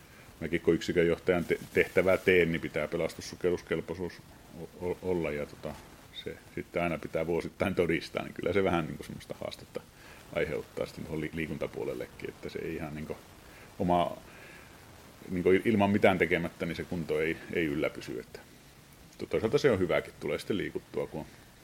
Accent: Kaarina, Southwest Finland, Finland; also born or lived in Helsinki; now in Pyhäjoki, Finland; Pyhäjoelle tulin oikeastaan Helsingistä opintojen päätteeksi, mutta ihan niin kuin alun perin kotoisin on tuolta Kaarinasta, tuolta Turun vierestä, että siellä on asustanut ja elänyt

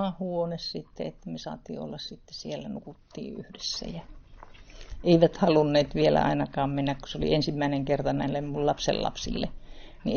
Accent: Nivala, North Ostrobothnia, Finland; now in Helsinki, Finland; Nivalan Karvoskylältä olen lähtöisin. Siellä syntynyt

